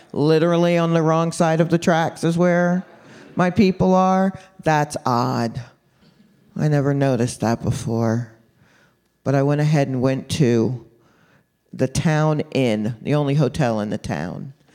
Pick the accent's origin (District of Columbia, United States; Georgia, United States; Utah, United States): Georgia, United States; Atlanta; Now this is, look, I grew up in Atlanta, so this is not my first time driving to a small town in a Carolina state